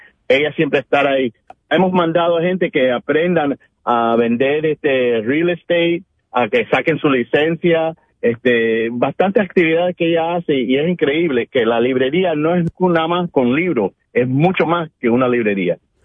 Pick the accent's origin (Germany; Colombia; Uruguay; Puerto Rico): Colombia; now in North Bergen, United States; como usted sabe, yo soy colombiano